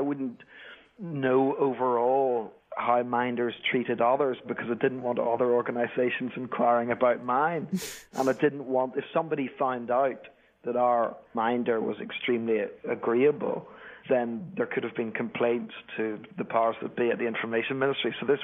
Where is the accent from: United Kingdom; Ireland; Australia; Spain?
United Kingdom; As a British journalist, she's a journalist from the United States